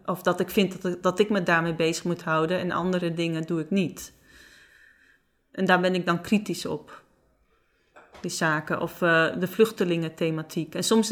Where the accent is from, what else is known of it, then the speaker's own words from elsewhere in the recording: Friesland, Netherlands; first language Frisian; Dutch is a second language; helaas kan ik niet heel goed Fries spellen. Dat is mijn eerste taal, mijn moedertaal.